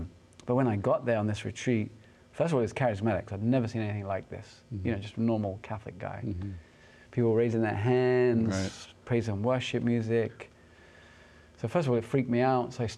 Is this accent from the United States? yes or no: no; England, United Kingdom; born or raised there